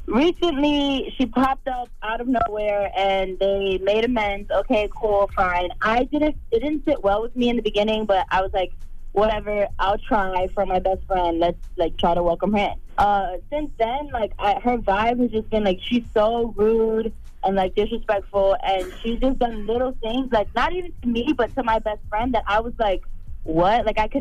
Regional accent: Miami, Florida, United States; now in Orlando, United States; From, born and raised in Miami, Florida, but currently living in Orlando.

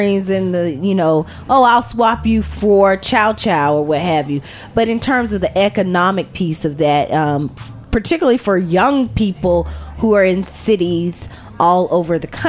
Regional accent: the South, United States; Because I think about swapping growing up in the South.

